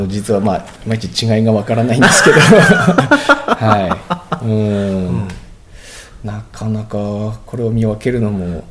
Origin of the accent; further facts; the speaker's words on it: Ninohe, Iwate, Japan; 元は大峰の、まあ、三内っていう地区に、